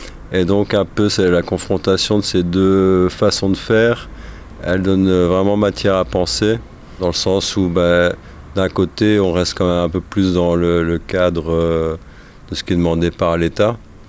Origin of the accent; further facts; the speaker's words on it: Belgium; je vais parler de la Belgique vu que je suis belge